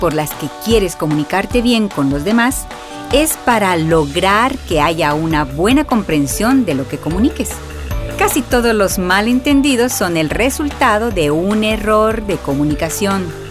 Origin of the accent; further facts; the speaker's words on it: Tecpán, Chimaltenango, Guatemala; Mis alumnos me llaman … Soy originaria de Tecpan y crecí rodeada de la naturaleza.